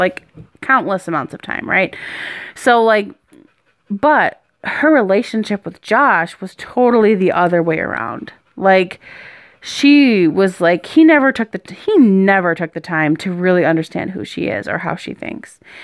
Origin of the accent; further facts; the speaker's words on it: Minnesota, United States; So I went to the Chicago show because I'm from Minnesota, and it was so fun.